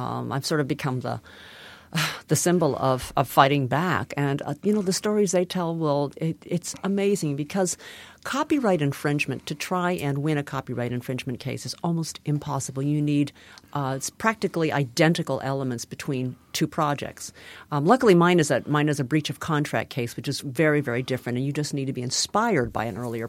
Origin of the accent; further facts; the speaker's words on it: San Diego, California, United States; When I was growing up in San Diego, we were living in a very conservative part of town. It was close to U.S. Navy housing.